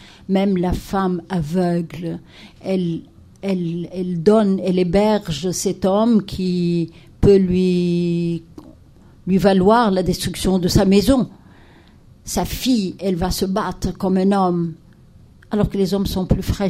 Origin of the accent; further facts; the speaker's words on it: Lebanon; Oui, je suis libanaise et mon pays a beaucoup souffert du problème palestinien.